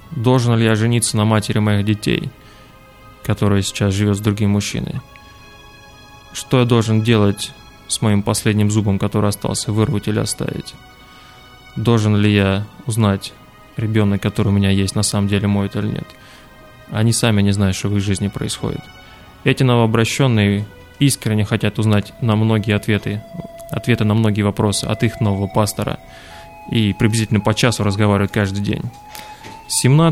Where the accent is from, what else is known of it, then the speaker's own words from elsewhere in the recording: Russia; мы русские, например, я сам из Братства Совета Церквей